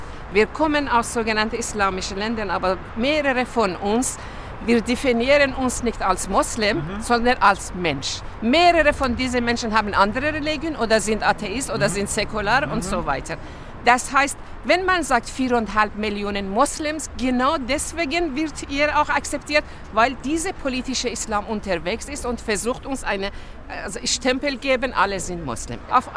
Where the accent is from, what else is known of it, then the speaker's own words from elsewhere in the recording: Iran; German is a second language; Also ich komme aus dem Iran und wir haben sehr schlechte Erinnerungen.